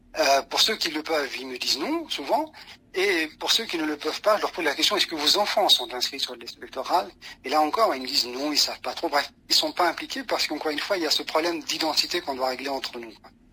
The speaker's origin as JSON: {"language": "French", "country": "France", "said": "Bien sûr que si, je suis français."}